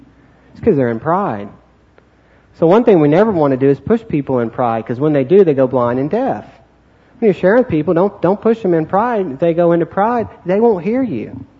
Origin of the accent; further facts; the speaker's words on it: Oklahoma, United States; I grew up in Oklahoma.